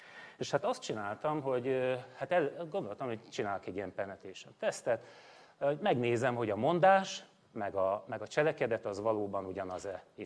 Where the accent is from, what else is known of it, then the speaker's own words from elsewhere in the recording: Hungary; könnyű helyzetben vagyunk, magyarok vagyunk